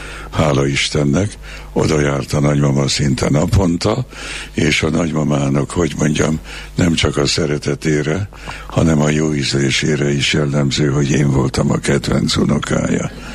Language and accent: Hungarian; Pécs, Baranya, Hungary; Pécsi vagyok, és hát Pécset születtem, Pécset nőttem is föl egy ideig.